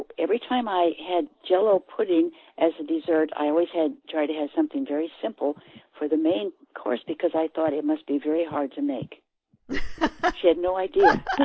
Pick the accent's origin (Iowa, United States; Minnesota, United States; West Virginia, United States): Iowa, United States; Newton; I grew up in Newton, Iowa, where the Maytag company originated, Maytag washers